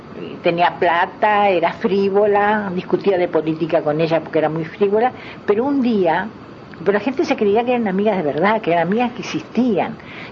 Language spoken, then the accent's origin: Spanish; Uruguay; also born or lived in Bahía Blanca, Argentina; Mi padre eran rusos. Cuando llegaron a Argentina, yo nací en Bahía Blanca, en Argentina. Y yo nací, a los 2 años nos vinimos para Uruguay. Cuando yo tenía 2 años nos vinimos para Uruguay, aquí nos quedamos.